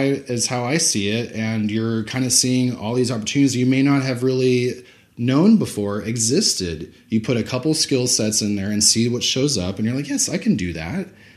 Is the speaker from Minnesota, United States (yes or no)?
no; Texas, United States; I had already known Spanish. I'm from South Texas, but I wanted to just elevate my Spanish skills.